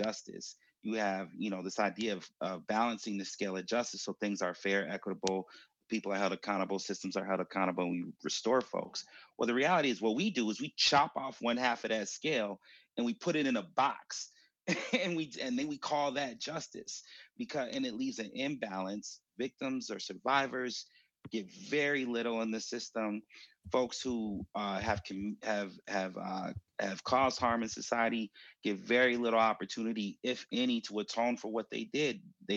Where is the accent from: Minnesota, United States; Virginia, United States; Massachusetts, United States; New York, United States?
Minnesota, United States; Minneapolis; like I come from South Minneapolis, grew up South Minneapolis, spent a lot of time on the North Side.